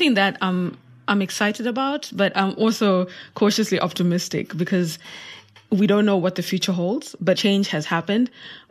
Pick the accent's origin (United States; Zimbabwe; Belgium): Zimbabwe; And the reason I'm the person I am today is because I was raised in Zimbabwe. I was raised by my parents in my country.